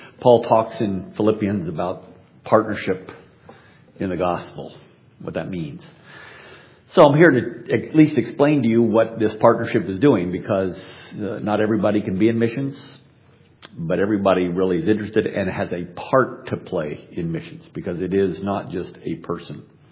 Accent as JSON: {"language": "English", "region": "Arizona", "country": "United States", "tie": "born there", "said": "But I was born in Arizona, so I was the one kind of foreigner in my family."}